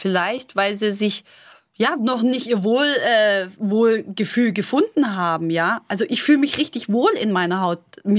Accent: Baden-Württemberg, Germany; Ich bin Schwäbin.

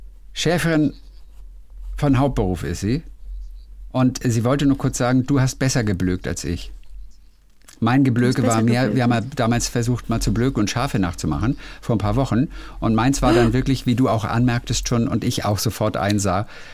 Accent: Freiberg, Saxony, Germany; Ich bin in Sachsen in der Nähe von Freiberg aufgewachsen.

